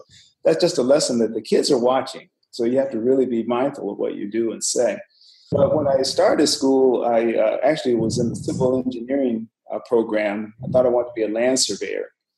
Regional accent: Flint, Michigan, United States; Actually, I grew up in Flint, Michigan.

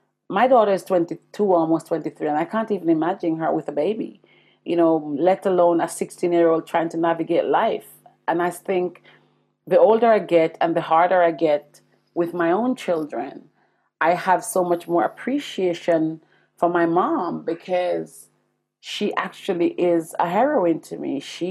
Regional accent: Jamaica; I'm going to say it in the Jamaican way because I'm Jamaican, you all.

